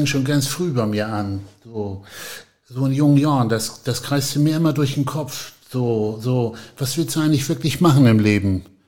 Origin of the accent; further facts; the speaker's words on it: Ahrensburg, Schleswig-Holstein, Germany; ich bin ja in Ahrensburg aufgewachsen und Ahrensburg war, das war irgendwie ein Riesenspaß früher da.